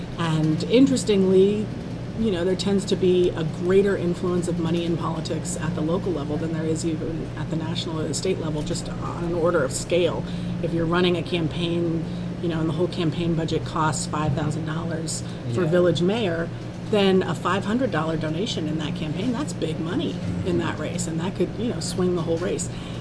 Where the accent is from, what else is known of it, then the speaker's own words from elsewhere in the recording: Colorado, United States; I grew up in Colorado, and my folks were involved in local politics when I was a kid